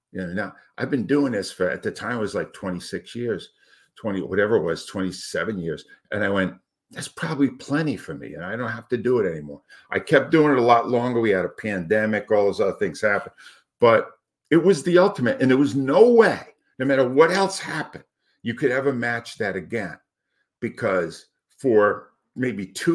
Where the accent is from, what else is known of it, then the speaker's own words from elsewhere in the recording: Rhode Island, United States; moved away as an adult; now in Philadelphia, United States; I came from Rhode Island to this big city, this media giant for sports.